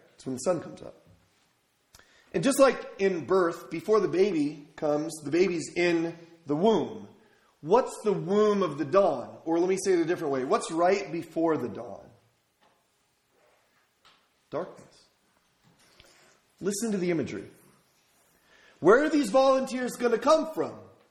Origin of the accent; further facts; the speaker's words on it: San Diego, California, United States; I told you that I grew up in San Diego and it never rained when I was growing up in the 80s